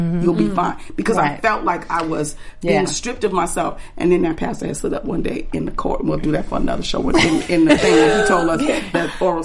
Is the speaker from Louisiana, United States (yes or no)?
yes; New Orleans, Louisiana, United States; First, he had a problem that I was going back to New Orleans. I'm from New Orleans. Are you kidding me?